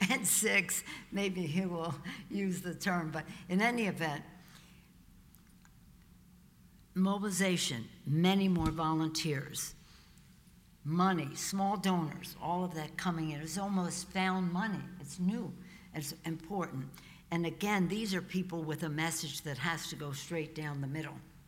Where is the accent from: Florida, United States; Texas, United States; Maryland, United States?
Maryland, United States; Baltimore; I was born in Baltimore, in the Italian section where I grew up, where my parents died, where our family, that's who we were.